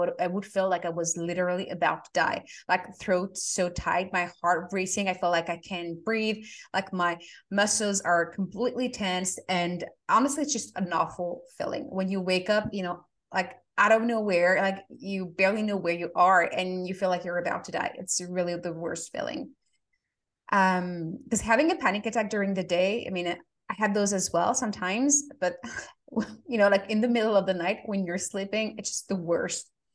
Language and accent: English; France; I grew up, I was born and raised in France